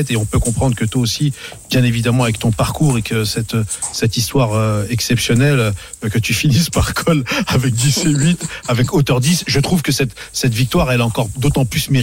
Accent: Saintes-Maries-de-la-Mer, Provence-Alpes-Côte d'Azur, France; Je suis des Saintes-Maries de la Mer, tu vois.

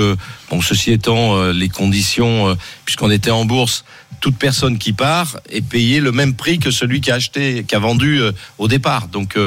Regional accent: Lyon, Auvergne-Rhône-Alpes, France; Je suis lyonnais jusqu'au bout des ongles

